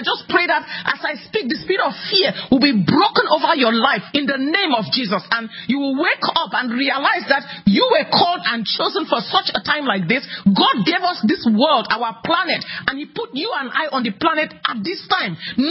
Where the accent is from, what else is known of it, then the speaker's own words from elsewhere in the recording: Cameroon; Yes, I grew up in Cameroon, West Africa